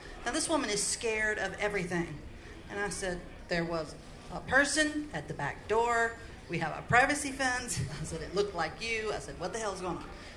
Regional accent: Virginia, United States; from Virginia.

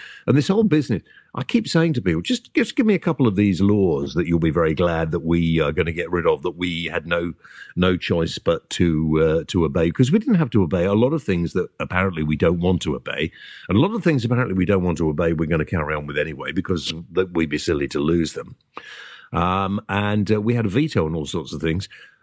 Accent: Wales, United Kingdom; as a Welshman, my mother was born in Rumney in the Valleys.

